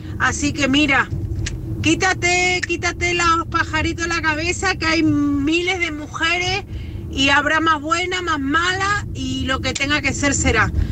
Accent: Argentina; now in Málaga, Spain; yo soy argentina, y yo llevo ya 22 años aquí, 20 años en Málaga.

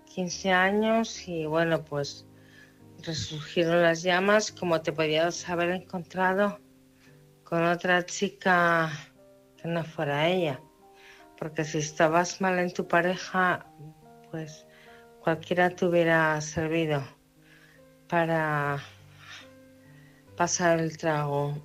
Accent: Oviedo, Asturias, Spain; de Oviedo.

